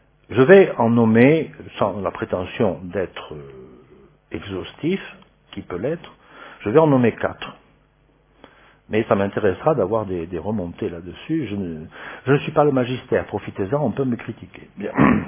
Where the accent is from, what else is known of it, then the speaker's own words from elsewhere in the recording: France; Dans la société civile, moi bon, je suis français